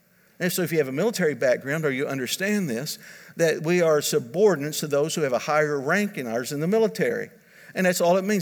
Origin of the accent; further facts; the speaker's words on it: United States; We come at it as Americans. And nobody's going to make me submit. I'm an American.